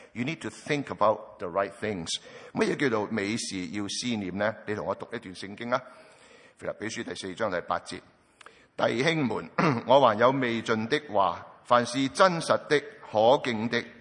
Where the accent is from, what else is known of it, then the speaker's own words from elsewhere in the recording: China; 呢、这个系同我哋中国人所讲嘅系有唔同